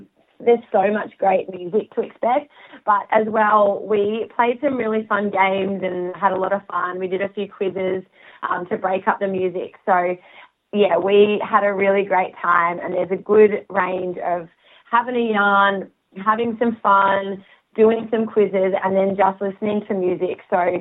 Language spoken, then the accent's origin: English; Northern Territory, Australia; I am raised, born and bred on Larrakia country. That's where I still call home.